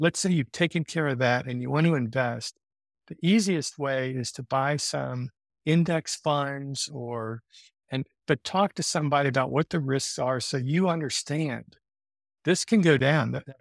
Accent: Dayton, Ohio, United States; So, you know, I grew up in Dayton, Ohio.

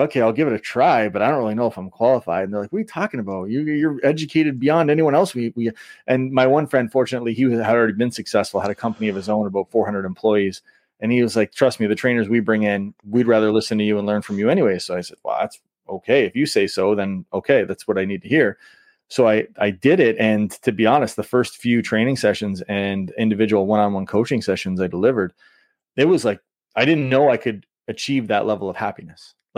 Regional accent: Ontario, Canada; also born or lived in Western New York, United States; where I grew up in Southern Ontario and then partially in Western New York

